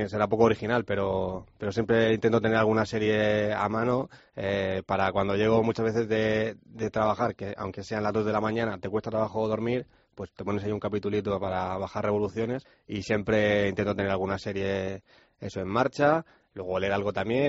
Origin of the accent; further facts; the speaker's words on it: Pozo Estrecho, Region of Murcia, Spain; pues mi tierra, la región de Murcia, Cartagena, mi pueblo, Pozo Estrecho